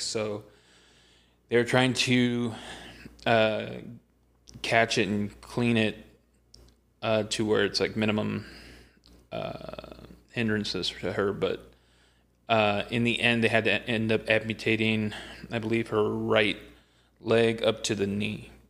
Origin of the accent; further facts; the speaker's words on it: Brownsville, Texas, United States; I'm from Brownsville, Texas. I know some folks think I'm from McAllen, but I'm born and raised in Brownsville.